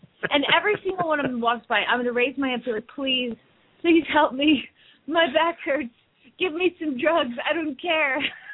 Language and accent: English; Phoenix, Arizona, United States; from Phoenix, Arizona